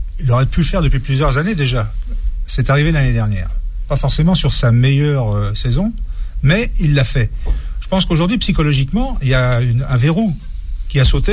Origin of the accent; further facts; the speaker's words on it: Paris, Île-de-France, France; Écoutez, quand on est parisien, on peut quand même pas supporter Barcelone.